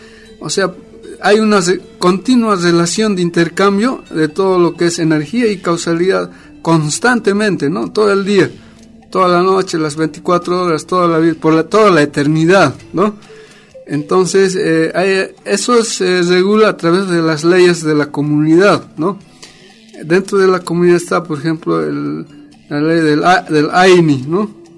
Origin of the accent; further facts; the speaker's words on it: La Paz, Bolivia; Y yo soy del Ayllu Urahuasi, ¿no? Allá por la cordillera real de los Andes, ¿no?